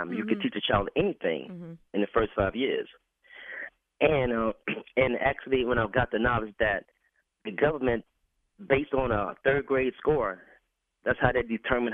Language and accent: English; New Orleans, Louisiana, United States; And I'm from New Orleans. I'm a native of New Orleans.